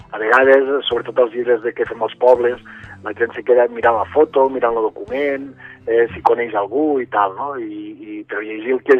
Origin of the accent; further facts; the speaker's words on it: Sant Carles de la Ràpita, Catalonia, Spain; de quina manera podria fer que la història, en aquest cas del meu poble, de la Ràpita, pogués arribar a més gent